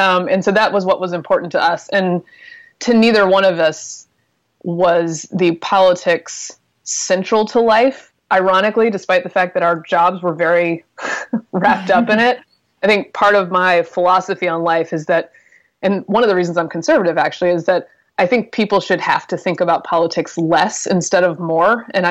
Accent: Durham, North Carolina, United States; also born or lived in Alabama; now in Washington, United States; Yeah, I grew up in Durham, North Carolina, and was actually born in Alabama, grew up in North Carolina, went to college in Georgia, so it's very southern despite the relative lack of accent

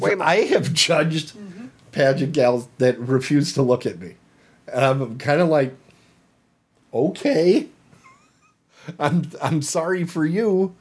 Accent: Wisconsin, United States; We're from Wisconsin.

